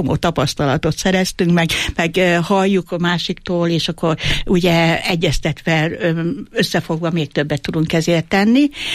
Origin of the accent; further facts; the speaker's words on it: Eger, Heves, Hungary; én is EGRI vagyok, meg ő is